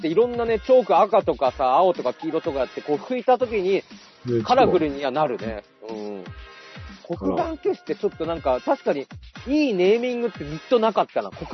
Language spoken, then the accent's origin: Japanese; Fukushima, Japan; 僕もね、地元福島ですけど言ってましたよ。